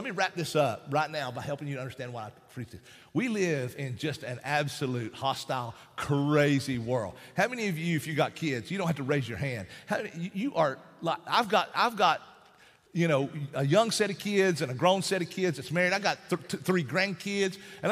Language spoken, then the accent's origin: English; Appalachia, United States; accent: Appalachian; I'm speaking Appalachian, my Appalachian.